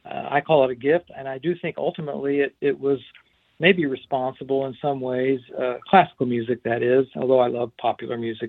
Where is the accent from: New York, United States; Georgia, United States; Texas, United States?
Texas, United States; Dallas; Yeah, I was raised in Dallas, Texas. And I don't mind saying I was born in 1956.